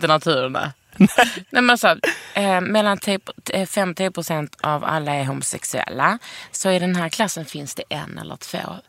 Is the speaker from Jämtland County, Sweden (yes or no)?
no; Lund, Skåne, Sweden; Jag är uppvuxen i Lund